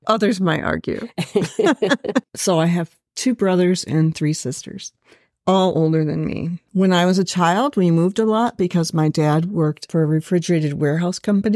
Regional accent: Michigan, United States; myself a Michigander, though I wasn't born there. And I'm a lover of the Great Lakes because mm-hmm. I'm from the Michigan area.

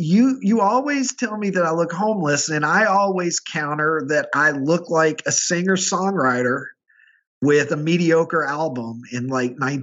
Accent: Kentucky, United States; And I was from Kentucky, so we're just fucking lucky that I wasn't wearing a coonskin cap and overalls and shit.

